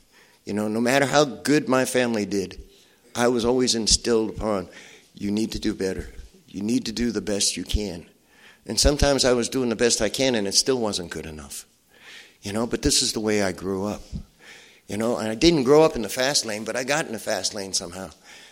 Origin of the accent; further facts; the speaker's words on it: Connecticut, United States; I'm from Connecticut. You don't call me boy.